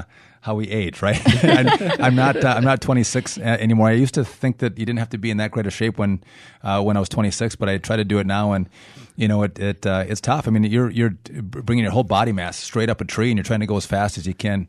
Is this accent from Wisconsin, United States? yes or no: yes; Hayward, Wisconsin, United States; I grew up in Hayward. I was log rolling and doing lumberjack shows. I had never been to D.C., really didn't go a whole lot of places in my youth outside of Wisconsin.